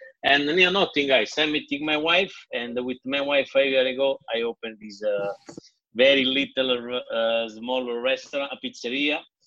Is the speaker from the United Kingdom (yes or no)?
no; Naples, Campania, Italy; English is a second language; moved away as an adult; now in United States; I'm from Napoli. I moving here 10 years ago.